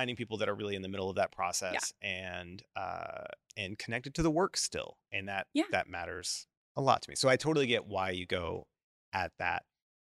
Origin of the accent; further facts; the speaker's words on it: Dallas, Texas, United States; Well, I grew up in Dallas and Dallas is pretentious.